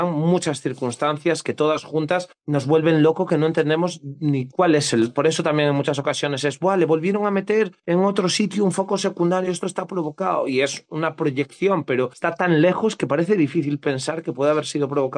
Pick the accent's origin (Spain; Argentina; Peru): Spain; Pontevedra, Galicia; en Lourizán, que es de donde soy yo, que es una parroquia de Pontevedra